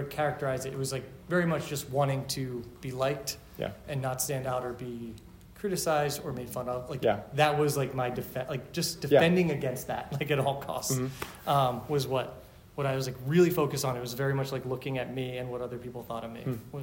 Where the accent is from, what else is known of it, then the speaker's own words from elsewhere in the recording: Philadelphia, Pennsylvania, United States; Because nobody was from where I was from originally. And I was from Philadelphia.